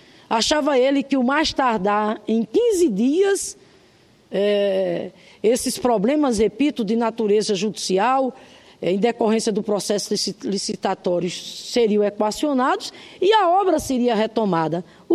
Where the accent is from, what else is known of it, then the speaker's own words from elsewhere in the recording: Rio Grande do Norte, Brazil; a Assembleia Legislativa lá do meu estado, Rio Grande do Norte